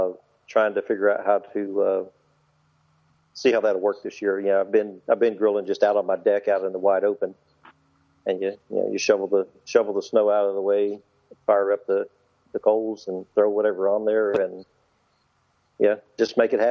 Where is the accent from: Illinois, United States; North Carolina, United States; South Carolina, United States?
North Carolina, United States; Goldsboro; Scott's barbecue sauce from made in Goldsboro, North Carolina, which was my hometown.